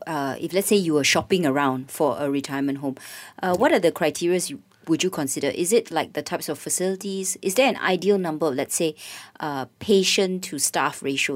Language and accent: English; Malaysia; Being Malaysian